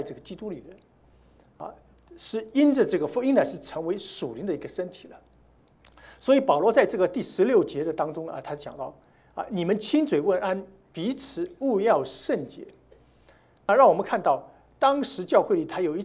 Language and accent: Chinese; Shanghai, China; 这个我记得这个小时候在上海啊，夏天的时候，有的时候跟母亲这个到菜市场小菜场去